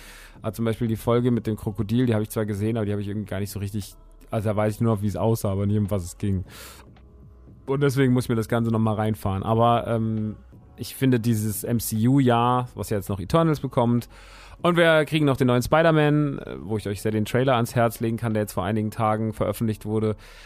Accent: Rodgau, Hesse, Germany; mein erster Store in Rottgau-Jügesheim, meiner alten Heimat, in der Hochstädter Straße 1.

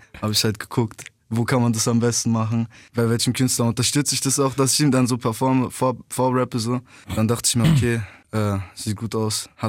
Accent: Berlin, Germany; born or raised there

